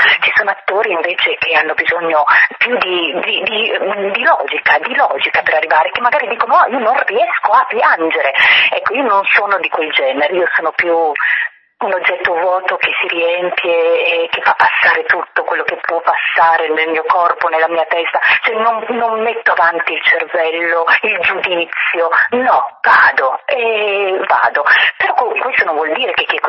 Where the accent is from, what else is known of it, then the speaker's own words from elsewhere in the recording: Turin, Piedmont, Italy; born there; io sono nata a Torino ma i miei genitori sono entrambi pugliesi, io sono felice che le mie radici arrivano, partono da quella terra.